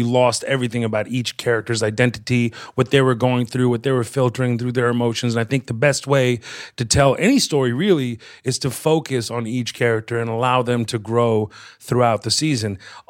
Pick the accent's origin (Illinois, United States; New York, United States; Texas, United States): Texas, United States; You have to know where I come from. You know the whole story. I'm also a Texan